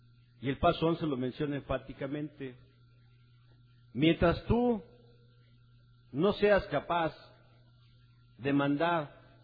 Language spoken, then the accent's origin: Spanish; Mexico City, Mexico; yo también vengo de México, Distrito Federal, y vengo con otros compañeros que por aquí andan